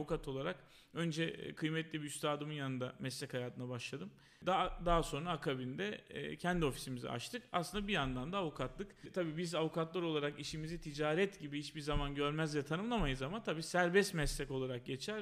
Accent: Konya, Turkey; Beni tanımlayan ve sevdiğim yönlerimden biri de Konyalı olmak. Ben severek ve gururla Konyalıyım diyebilirim. 1990 doğumluyum.

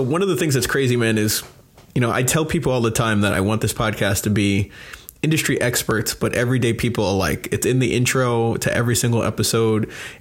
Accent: New York, United States; also born or lived in Florida; I mean, I feel like it's, you know, I lived in Florida for quite some bit. I'm originally from New York

